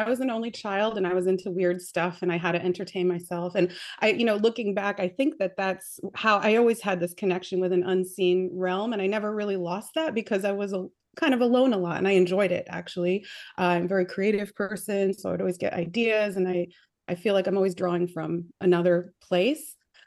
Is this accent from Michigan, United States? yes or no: no; New York, United States; Long Island, New York.